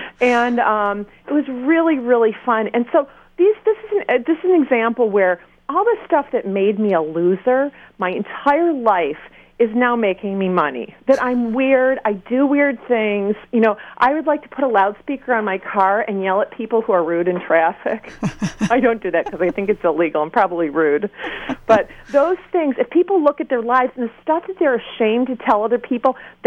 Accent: Michigan, United States; I'm from Michigan, and I was raised to be decent and considerate to other people.

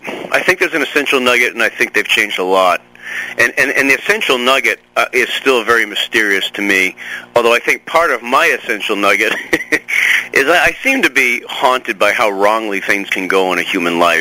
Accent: New England, United States; You know, I don't know anything about dairy farms, even though I'm from New England.

